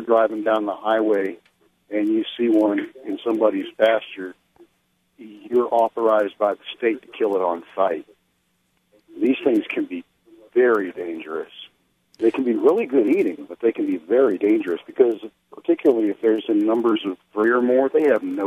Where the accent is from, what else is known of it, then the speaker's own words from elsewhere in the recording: Florida, United States; now in Overland Park, United States; I come from Florida, where we've been dealing with this forever.